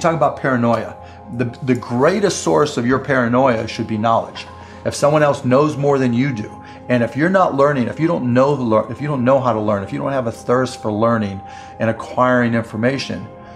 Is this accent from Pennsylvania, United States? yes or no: yes; Pittsburgh, Pennsylvania, United States; born or raised there